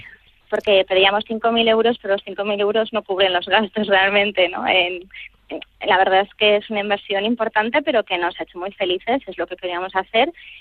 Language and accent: Spanish; Spain; Hola, queremos documentar su historia, somos españoles, hacemos esto.